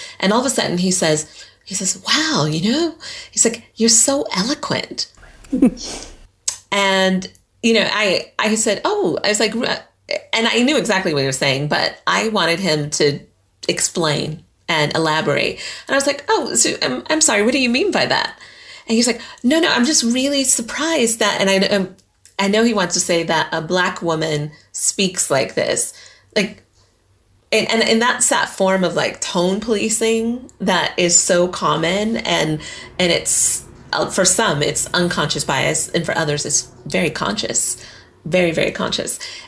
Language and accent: English; United States; this could be anywhere from, let's say, my home country, the U.S.